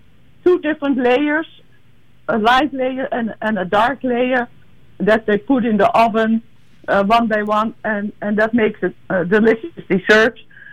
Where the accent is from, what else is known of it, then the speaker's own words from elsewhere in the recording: Netherlands; as a child growing up in the Netherlands